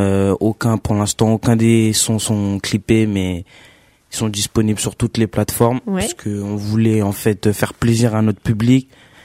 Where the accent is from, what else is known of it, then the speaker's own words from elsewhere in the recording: Gonesse, Île-de-France, France; Parce que moi, je viens de Gonesse, en fait.